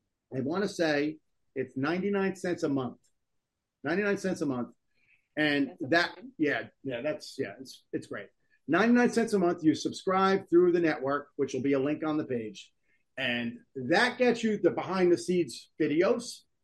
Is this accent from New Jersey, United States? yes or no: yes; New Jersey, United States; I'm from North Jersey. You know what I'm saying?